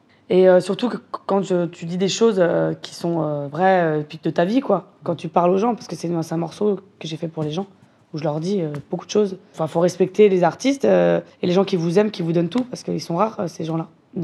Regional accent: Vitry-sur-Seine, Île-de-France, France; moi, je viens de Vitry-sur-Seine. Donc, la culture du rap, elle est très ancrée en moi. J'ai grandi avec des rappeurs.

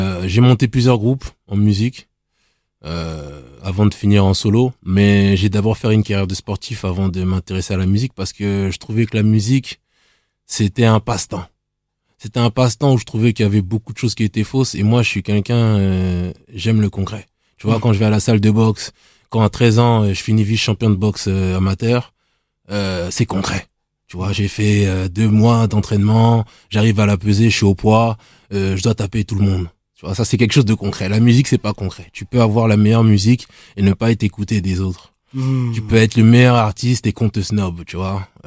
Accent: Nemours, Île-de-France, France; Donc, je sais pas s'il y en a beaucoup qui connaissent, mais c'est dans le 77. C'est entre Melun et Montargis.

